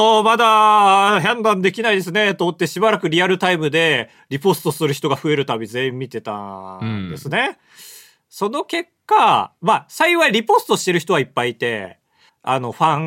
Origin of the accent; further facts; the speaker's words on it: Hokkaido, Japan; 北海道出身ってのも一緒だったんですよ。